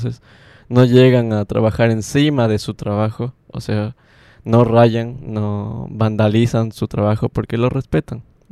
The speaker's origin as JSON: {"language": "Spanish", "town": "Quito", "region": "Pichincha", "country": "Ecuador", "said": "yo soy de Quito y bueno, conozco a personas de Quito"}